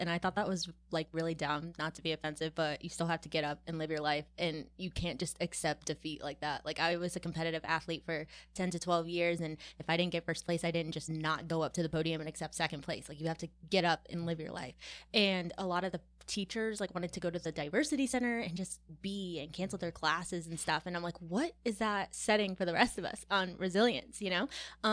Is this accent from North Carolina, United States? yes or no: yes; Cary, North Carolina, United States; now in Apex, United States; I'm actually from Cary, but I live in Apex now. So I went to Cary High School.